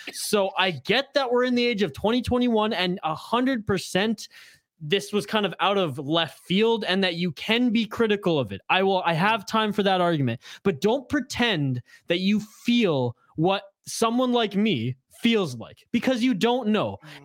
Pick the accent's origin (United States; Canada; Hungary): Canada; born there; My mom's from Seattle. My dad escaped the 79 revolution, but I was born in Canada.